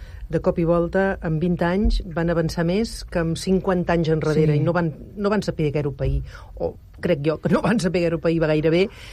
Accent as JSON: {"language": "Catalan", "region": "Catalonia", "country": "Spain", "said": "Som catalans, estem acostumats."}